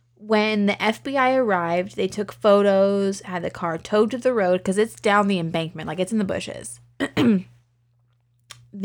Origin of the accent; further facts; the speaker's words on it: Virginia, United States; So I had to bring it back to my home state of Virginia.